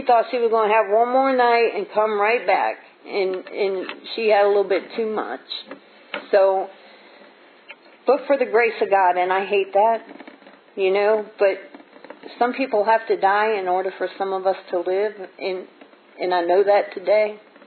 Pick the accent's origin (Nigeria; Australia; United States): United States; Bronx, New York; I come from the Bronx, New York, from nothing, you know.